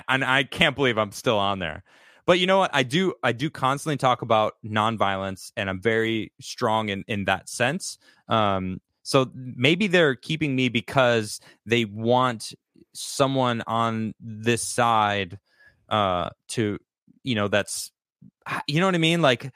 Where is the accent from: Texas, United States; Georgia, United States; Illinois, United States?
Illinois, United States; Chicago; I'm a Blackhawks fan from Chicago. I'm from Chicago.